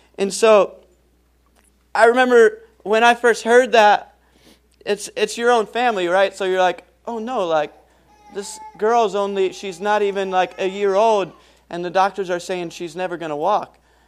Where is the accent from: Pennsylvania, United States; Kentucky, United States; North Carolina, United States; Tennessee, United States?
Pennsylvania, United States; I grew up in Pennsylvania, and I didn't have it all together. I come from, you know, kind of a hard background.